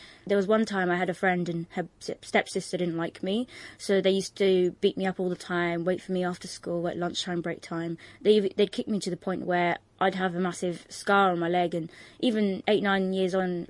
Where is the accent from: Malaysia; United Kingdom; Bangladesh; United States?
Bangladesh; born there; English is a second language; English wasn't my first language. I wasn't born here. I was born in Bangladesh. We're Muslim, but a very cultured and kind of strict sort of background that I come from.